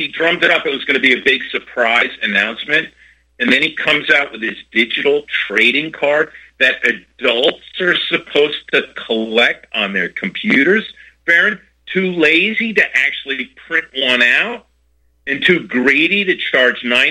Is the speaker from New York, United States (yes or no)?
yes; New York, United States; when I was brought up in Long Island, New York, and I attended, by the way, a very Jewish public school, the bullying was endless.